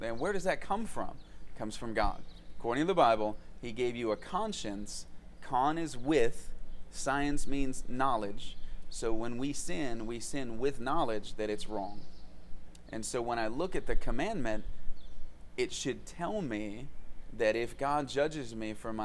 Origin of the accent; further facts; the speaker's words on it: Mineral Ridge, Ohio, United States; I'm from Mineral Ridge, Ohio.